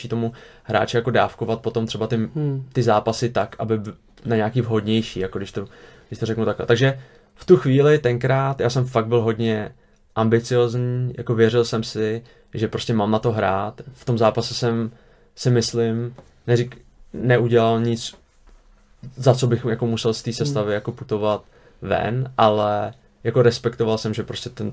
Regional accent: Sokolov, Karlovy Vary Region, Czechia; já jsem vyrostl v Sokolově a v Sokolově jsem třeba chodil hrát i 3 zápasy za víkend

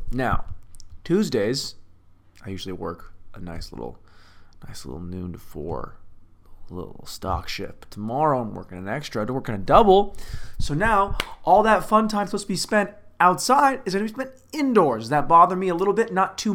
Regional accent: Washington, United States; I'm from Washington State. Rains all the time.

